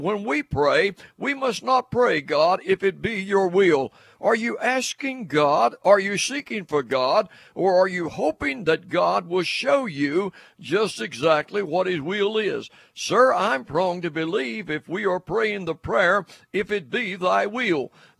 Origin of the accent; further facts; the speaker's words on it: Williamson, West Virginia, United States; I was born in Mingo County. I was born in Williamson, West Virginia back in 1935. I was born to West Virginian. I've lived in West Virginia all my life. I will die West Virginian